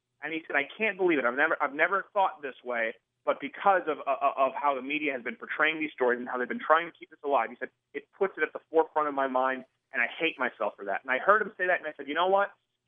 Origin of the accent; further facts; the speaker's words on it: Quebec, Canada; Has anyone in this country tried being an English Canadian in French Canada? Do you realize that I wasn't allowed to go to English school? Do you realize that? Do you realize I wasn't allowed to read English menus?